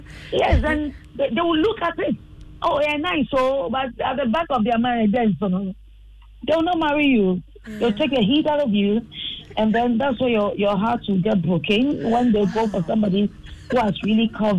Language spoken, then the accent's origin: English; Ghana; But I'm saying, as a Ghanaian woman, Ghanaian real woman, that you have your slit and cover, tapebi, you know, gorgeously with some beads